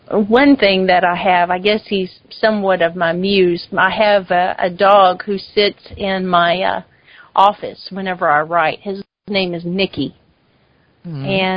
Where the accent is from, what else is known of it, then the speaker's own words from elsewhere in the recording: Texas, United States; accent: Texas; I guess you can tell by my accent, I am a native Texas girl.